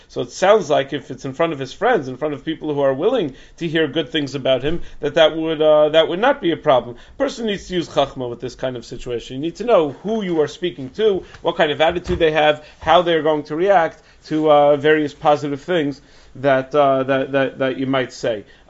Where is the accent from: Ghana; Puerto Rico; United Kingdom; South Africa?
South Africa; because I'm from South Africa